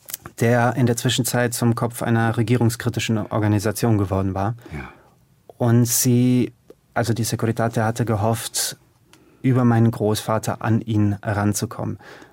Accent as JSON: {"language": "German", "town": "Târgu Mureș", "region": "Mureș County", "country": "Romania", "tie": "born or raised there", "said": "in meiner Heimatstadt, in Târgu Mureș, in Neumarkt, ist jetzt keine große deutsche Minderheit. Das ist relativ klein."}